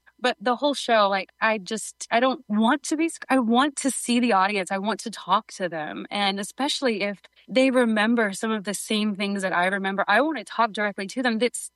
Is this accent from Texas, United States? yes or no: yes; Dallas, Texas, United States; I'm from Dallas originally